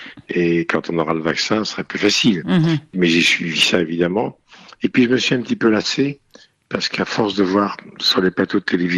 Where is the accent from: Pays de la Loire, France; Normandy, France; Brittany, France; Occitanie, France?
Normandy, France; J'ai grandi dans le milieu médical et j'ai vu quand j'étais gamin les dégâts dans la France profonde de Normandie des années 50-60